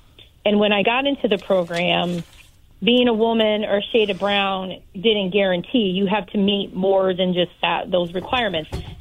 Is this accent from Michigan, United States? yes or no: yes; Detroit, Michigan, United States; born there; I was born in the Detroit area, but my family is not from Detroit.